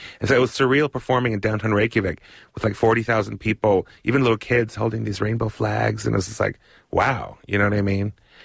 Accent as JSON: {"language": "English", "town": "Minneapolis", "region": "Minnesota", "country": "United States", "tie": "born there", "also_born_or_lived": "Upstate New York / New England / Iceland", "said": "And I was born in Minneapolis. And then I moved around a lot to upstate New York, New England. But always back and forth between the States and Iceland."}